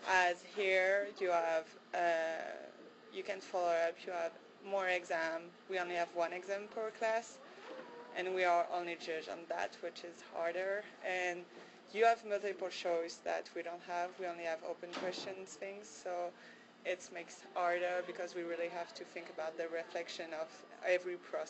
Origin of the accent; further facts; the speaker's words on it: France; English is a second language; now in United States; No, I'm not. I came from France, actually, and I learned agriculture